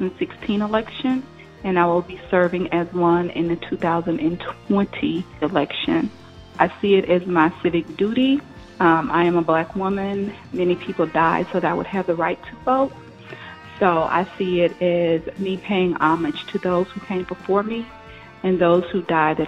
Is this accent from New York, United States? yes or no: no; Lancaster, Texas, United States; I'm from Lancaster, Texas.